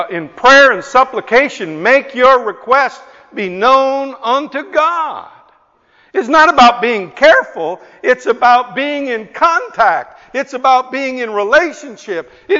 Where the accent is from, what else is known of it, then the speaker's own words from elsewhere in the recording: Northern Ireland, United Kingdom; Oh, well, you know, we're from Northern Ireland and we're...